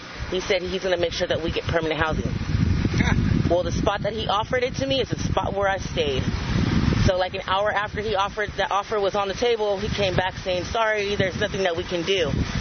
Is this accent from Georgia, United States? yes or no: no; Watsonville, California, United States; I'm from Watsonville.